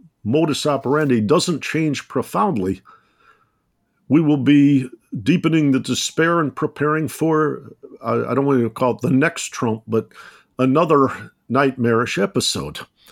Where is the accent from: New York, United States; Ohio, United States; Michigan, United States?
Michigan, United States; Detroit; And I'm from Detroit originally, and I was in Detroit planning a conference on race and inequality 3 days after the election.